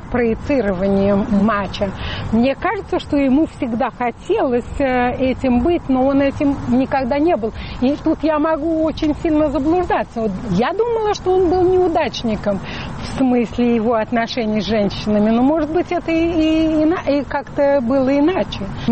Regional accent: Moscow, Russia; Мы москвичи, по-моему, иначе смотрели на эти вещи.

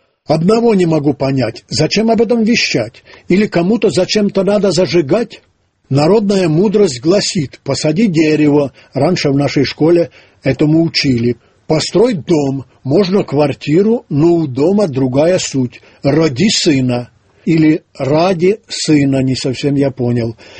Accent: Crimea, Ukraine; Я родом из Крыма, прадед крепостной с Полтавщины, воевал крымскую и остался в Крыму. В роду моем, как и у многих крымчан, и греки, и белорусы, и русские, и даже нагайцы.

